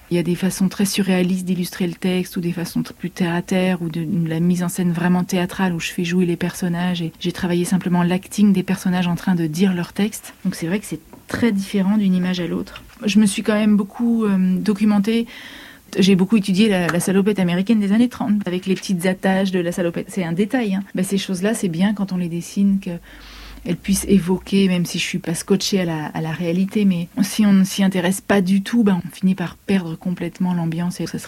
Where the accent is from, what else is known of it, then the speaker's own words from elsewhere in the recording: Provence-Alpes-Côte d'Azur, France; travailler à Paris ou travailler dans mon pays natal, dans les Hautes-Alpes, où il fait très sec